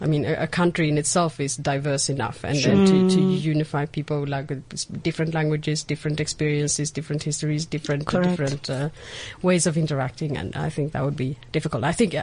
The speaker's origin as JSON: {"language": "English", "country": "Sweden", "second_language": "English"}